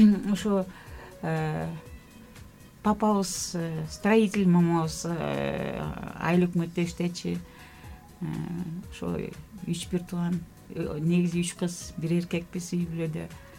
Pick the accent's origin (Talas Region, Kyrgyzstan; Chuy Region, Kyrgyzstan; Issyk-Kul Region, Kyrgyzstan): Issyk-Kul Region, Kyrgyzstan; Karakol; Kyrgyz is a second language; also born or lived in Russia; 1960-жылы Ысык Көл областта Ак Суу район совхоз Караколдо төрөлгөмүн.